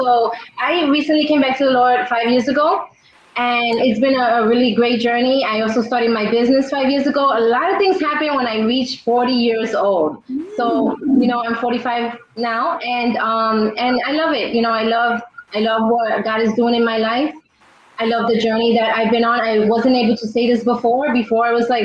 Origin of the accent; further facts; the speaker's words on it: New York City, New York, United States; also born or lived in New Jersey; I'm also from New York City. New York City in the house. born and raised in Queens, New York, and then later on moved to Jersey for like 13 years to finish raising my kids over there.